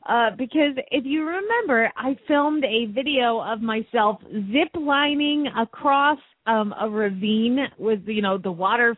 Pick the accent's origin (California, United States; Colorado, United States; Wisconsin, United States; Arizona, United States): Arizona, United States; Phoenix; from Phoenix, Arizona